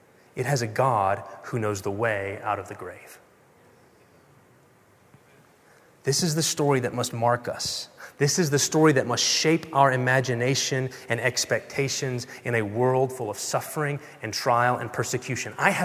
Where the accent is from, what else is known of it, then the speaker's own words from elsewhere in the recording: Texas, United States; I'm from West Texas. I can say that. I'm allowed.